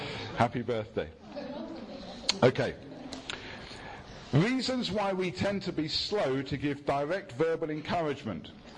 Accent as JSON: {"language": "English", "country": "United Kingdom", "said": "No encouragement, please, we're British, is another aspect."}